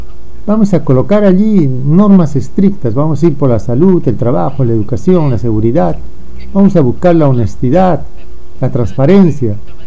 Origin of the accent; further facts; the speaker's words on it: Peru; ¿qué somos los peruanos para los funcionarios que están allí